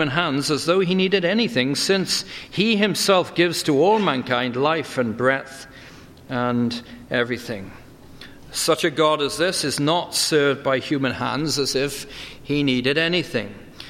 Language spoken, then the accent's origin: English; Wales, United Kingdom; My mind goes back to growing up in Wales, being a daydreamer and a bit of a loner